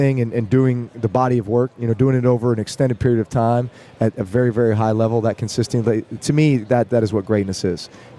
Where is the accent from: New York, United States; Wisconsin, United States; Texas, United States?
Texas, United States; And, me being a Texas kid, it was funny because there was that Cowboy-Niners dynamic